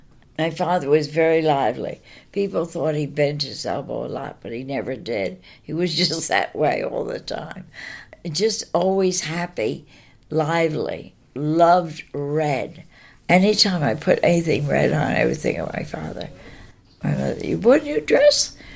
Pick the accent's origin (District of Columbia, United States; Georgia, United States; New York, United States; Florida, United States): New York, United States; Spring Valley; also born or lived in Hackensack, New Jersey; And I was born in Hackensack, New Jersey. Then I lived in Spring Valley until I was married.